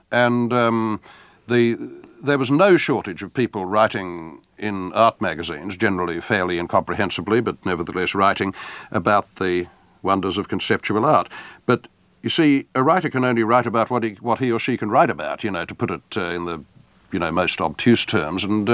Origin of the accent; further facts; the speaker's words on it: Australia; also born or lived in England; when they know I'm Australian